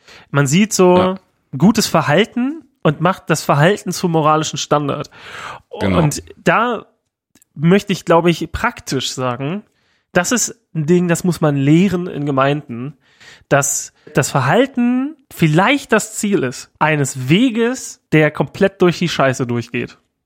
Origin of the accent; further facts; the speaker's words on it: Rathenow, Brandenburg, Germany; mit einem alten Freund aus meiner Heimatstadt Rathenow gequatscht